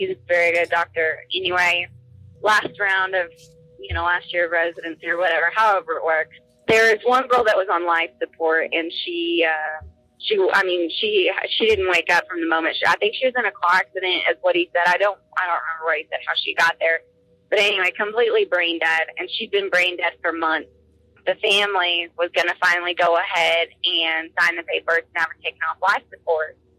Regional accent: Texas, United States; I'm from Texas Panhandle. I'm a Texas gal.

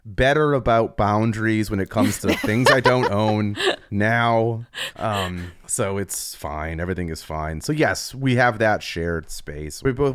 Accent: Connecticut, United States; I'm from Connecticut. So it's like a little over an hour train ride into the city.

